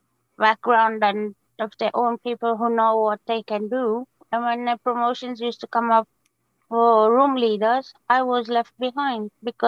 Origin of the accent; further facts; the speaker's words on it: India; born there; I was born in India in 1967. I have two brothers and one sister. And we had a lovely, happy life in India.